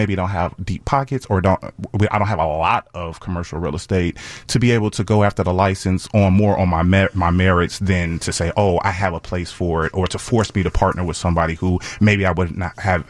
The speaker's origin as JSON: {"language": "English", "town": "Chicago", "region": "Illinois", "country": "United States", "said": "I'm actually from Morgan Park."}